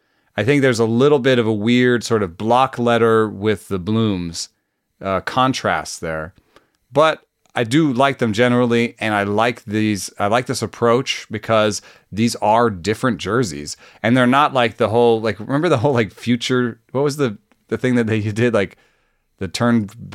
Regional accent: Atlanta, Georgia, United States; I got him on my podcast, and I grew up in Atlanta.

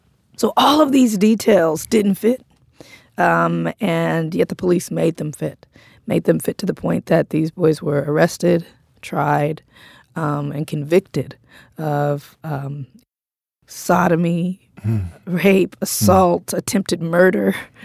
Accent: Compton, California, United States

